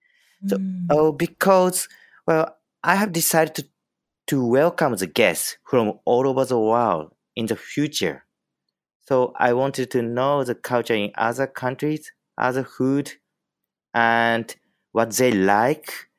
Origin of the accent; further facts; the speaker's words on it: Tokyo, Japan; I'm from Japan. I was born in Tokyo.